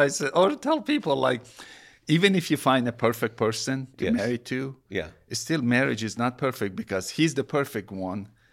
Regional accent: Iran; you know, growing up in Iran. When I was about 12, 13 years old, revolution happened in Iran.

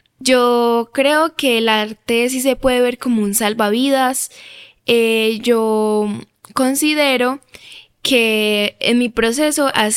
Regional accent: Medellín, Antioquia, Colombia; soy estudiante de comunicación social, vivo desde que nací en la Comuna 13 de Medellín, específicamente en el barrio 20 de Julio.

